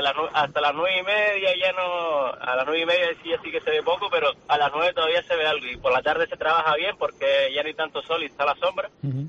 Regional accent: Las Palmas, Canary Islands, Spain; porque somos de Las Palmas y para no estar trasladándonos

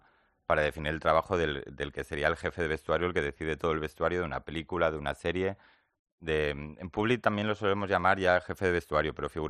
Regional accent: León, Castile and León, Spain; also born or lived in Mallorca; now in Madrid, Spain; soy de León, luego viví en Mallorca muchos años, casi 20, o sea que media vida en Mallorca. Y ahora en Madrid llevo 8 o 9 años.

